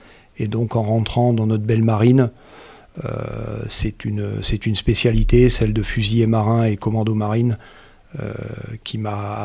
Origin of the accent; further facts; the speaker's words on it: Marseille, Provence-Alpes-Côte d'Azur, France; j'ai grandi à Marseille. Donc à Marseille, on dit qu'on a le plus grand port de France.